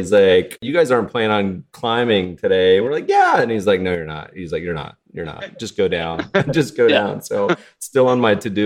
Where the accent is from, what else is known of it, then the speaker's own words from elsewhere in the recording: Colorado, United States; I grew up partially in Colorado and lived in Tahoe for a bit and had stayed in Jackson.